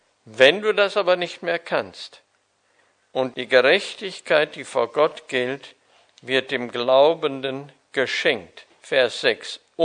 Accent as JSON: {"language": "German", "region": "North Rhine-Westphalia", "country": "Germany", "tie": "born or raised there", "said": "ich bin ja gebürtig aus Münsterland, im katholischen Elternhaus groß geworden"}